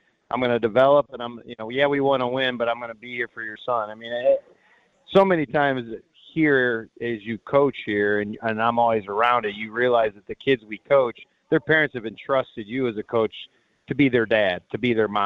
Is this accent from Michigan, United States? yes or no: yes; Jackson, Michigan, United States; I'm obviously from Jackson and trying to help him get into my high school, Lumen Christi High School.